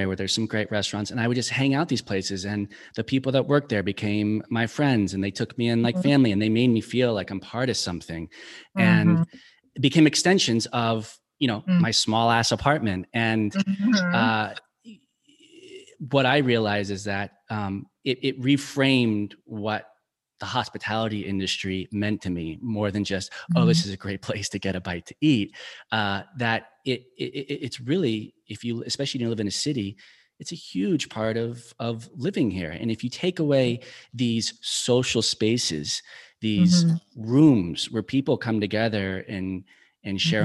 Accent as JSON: {"language": "English", "region": "the South", "country": "United States", "tie": "born or raised there", "said": "And as someone growing up in the South, I would love to hear what … means to you."}